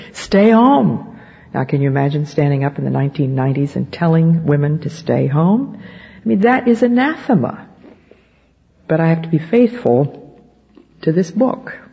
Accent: Philadelphia, Pennsylvania, United States; also born or lived in New Jersey; And I remember very well when I was only 9, we moved from Philadelphia to New Jersey

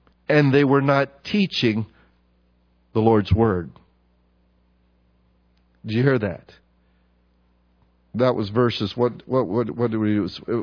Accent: United States; I love this country. I'm American. I like it here.

